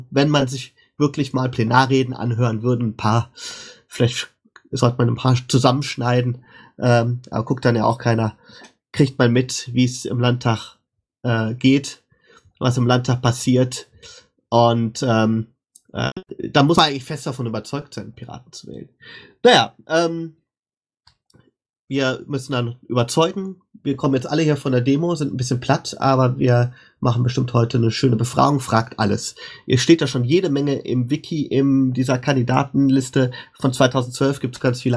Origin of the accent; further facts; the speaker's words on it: Bielefeld, North Rhine-Westphalia, Germany; also born or lived in Hesse; now in Düsseldorf, Germany; Ich Bin irgendwann mal in Hessen in einer Stadt geboren, die es nicht mehr gibt. Bin dann in Bielefeld aufgewachsen, habe da lange gelebt und jetzt allerdings schon seit 1998 Düsseldorfer